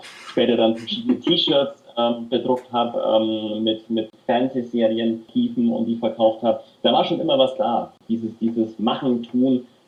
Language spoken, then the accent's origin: German; Nuremberg, Bavaria, Germany; Ich bin in Nürnberg aufgewachsen